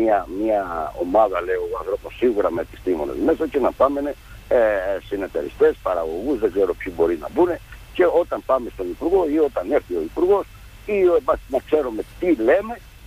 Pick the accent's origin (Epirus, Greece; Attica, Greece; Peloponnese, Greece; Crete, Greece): Crete, Greece; Εγώ θα σας πω ένα παράδειγμα για το χωριό μου